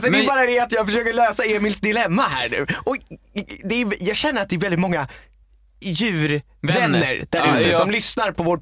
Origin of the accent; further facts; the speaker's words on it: Vallentuna, Stockholm County, Sweden; vi kommer ju från Vallentuna